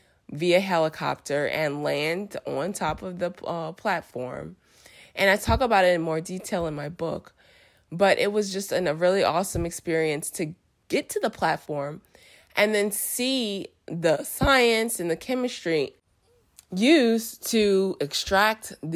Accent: New Orleans, Louisiana, United States; I'm from New Orleans, so live on the Gulf Coast

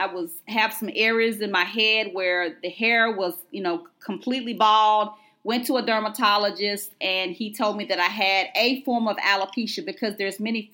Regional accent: Georgia, United States; accent: twang; I'm from Georgia, so I may be twisting it with a little twang.

